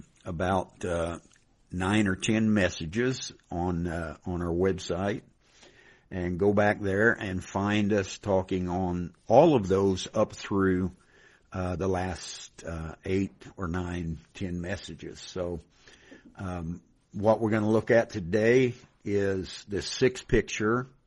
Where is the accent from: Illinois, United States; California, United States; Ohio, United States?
Ohio, United States; Dayton; And I am from Dayton, Ohio